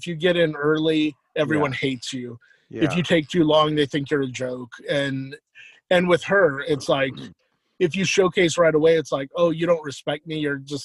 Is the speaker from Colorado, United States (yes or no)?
yes; Colorado, United States; And she goes, no, idiot, where are you from? And I was like, Colorado.